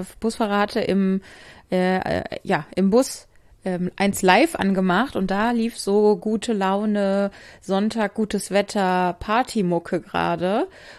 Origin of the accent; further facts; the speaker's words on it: Bonn, North Rhine-Westphalia, Germany; von der evangelischen Kirche in Bonn-Friesdorf, wo ich aufgewachsen bin.